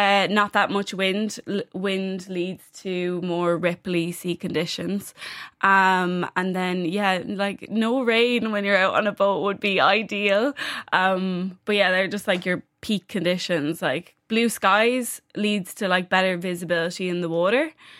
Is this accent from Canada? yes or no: no; Wexford, Leinster, Ireland; I'm from Wexford